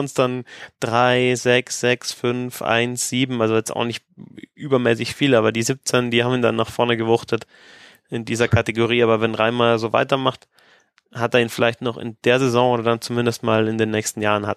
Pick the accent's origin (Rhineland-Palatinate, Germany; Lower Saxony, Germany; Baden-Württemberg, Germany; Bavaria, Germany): Bavaria, Germany; Landshut; ich komme ja hier aus Süddeutschland und Landshut